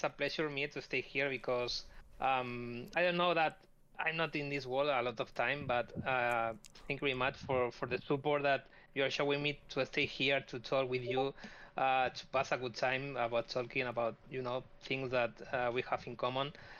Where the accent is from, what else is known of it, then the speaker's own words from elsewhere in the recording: Barcelona, Catalonia, Spain; You know that you are invited here in Spain, in Barcelona. I'm from Barcelona.